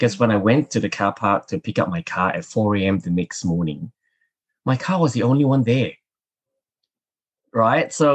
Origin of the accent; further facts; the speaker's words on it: Singapore; moved away as an adult; now in Australia; Well, obviously you hear my accent, you know I'm not Australian. I was born and bred in Singapore. So I spent a good 39 years of my life there.